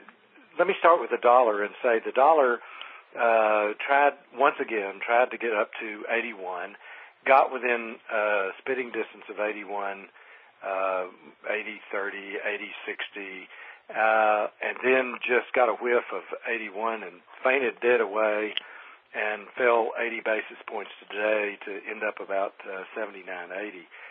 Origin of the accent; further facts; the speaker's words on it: Southern United States, United States; Well, you just can't imagine how hard it is for me as a Southerner to admit that New England is beautiful.